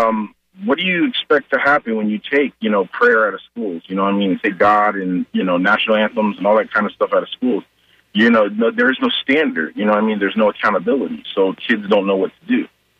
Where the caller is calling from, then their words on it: Tampa, Florida, United States; from Tampa.